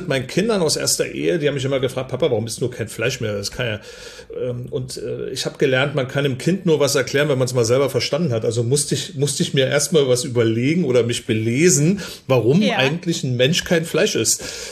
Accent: East Germany, Germany; Tatsächlich bin ich in der DDR groß geworden, also ein Ossi

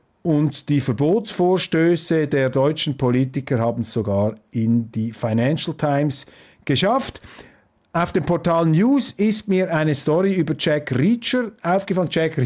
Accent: Switzerland; das sage ich Ihnen als Schweizer.

